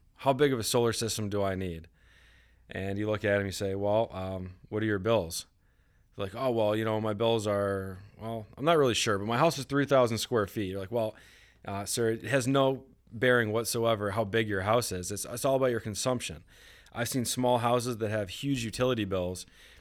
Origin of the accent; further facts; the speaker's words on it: Buffalo, New York, United States; moved away as an adult; I'm from Buffalo, New York originally. Been down here about 5 years